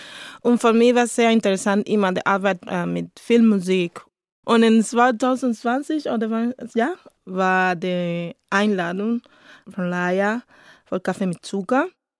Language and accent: German; Cuba; German is a second language; Ich komme aus Kuba und in Kuba, ich studiere Musik, ich bin eine Musikerin.